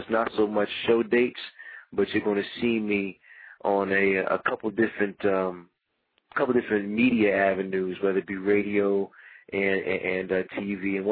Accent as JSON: {"language": "English", "town": "Philadelphia", "region": "Pennsylvania", "country": "United States", "said": "But yeah, I'm poor from Philadelphia."}